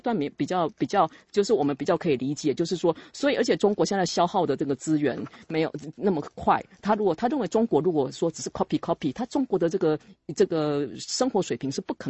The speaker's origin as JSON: {"language": "Chinese", "country": "United States", "second_language": "Chinese", "said": "可是那是因为我们美国人是太乐观的人"}